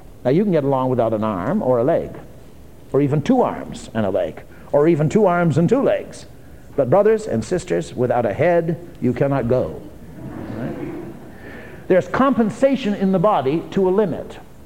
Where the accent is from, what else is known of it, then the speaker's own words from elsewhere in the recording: United States; I'm an American, if you haven't guessed.